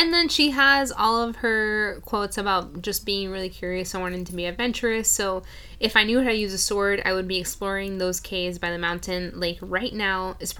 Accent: Florida, United States; growing up in Florida, like, the summers there felt like a brick wall of...

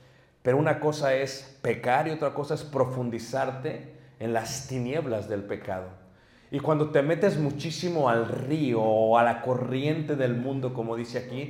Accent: Mexico City, Mexico; Yo me crié en Ciudad de México en un ambiente muy pesado.

